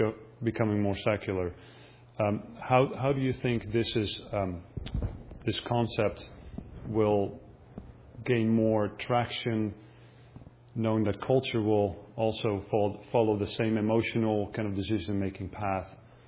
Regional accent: Netherlands; English is a second language; I'm from the Netherlands. I know that it's going in that same direction.

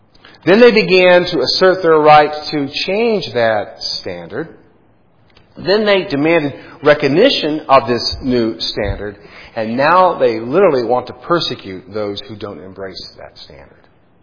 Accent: United States; I'm an American. Look how, I was born in 1955. Oh, goodness, look at how this country's changed in the last 60 years.

